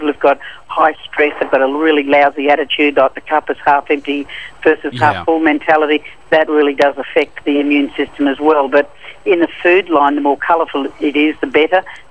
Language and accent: English; Melbourne, Victoria, Australia; now in Sydney, Australia; But here in Sydney, I'm in Sydney at the moment, I come from Melbourne.